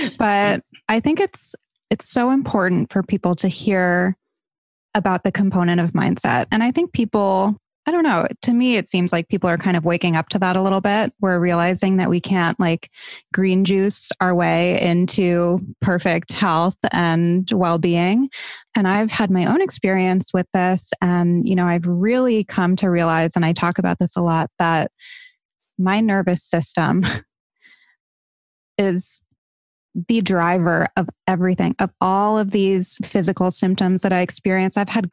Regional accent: Barrington, Rhode Island, United States; I'm from Barrington.

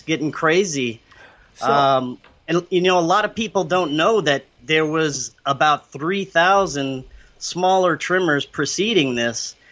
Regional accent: Louisiana, United States; I'm from South Louisiana.

